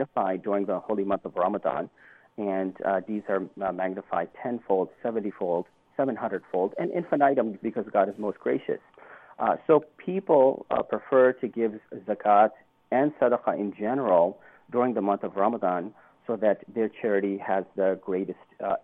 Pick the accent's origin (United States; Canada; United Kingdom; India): India; or my home country, India, can we really, really appreciate the how poor people are in the rest of the world.